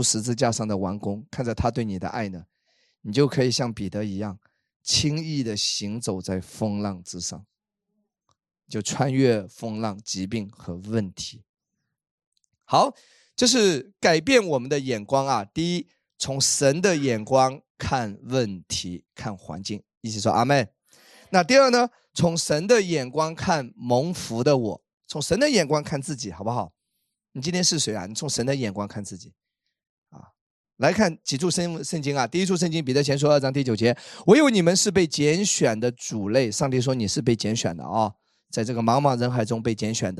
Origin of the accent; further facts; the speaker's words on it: Wenzhou, Zhejiang, China; 我去欧洲签证我说我是温州的都不行，我要是上海的稍微可以行